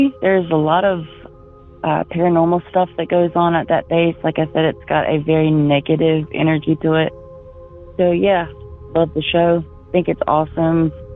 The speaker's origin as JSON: {"language": "English", "region": "North Carolina", "country": "United States", "said": "I'm from North Carolina."}